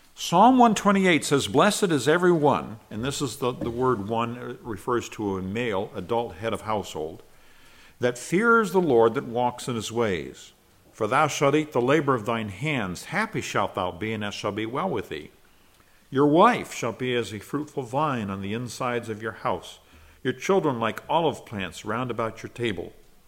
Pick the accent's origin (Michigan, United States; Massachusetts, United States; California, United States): California, United States; Corning; I was raised in California, just south of Corning, California, is where you're familiar with Corning olives.